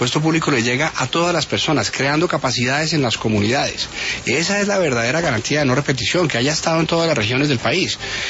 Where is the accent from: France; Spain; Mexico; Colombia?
Colombia; como ciudadano colombiano